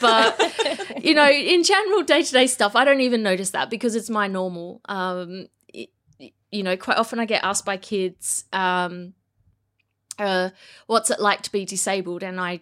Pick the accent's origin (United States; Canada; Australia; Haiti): Australia; as I'm sure you can tell by the accent, listeners, I am not a local in any way, shape, or form. I am from Australia, from the land of neighbours and home and away and all that stuff. I grew up there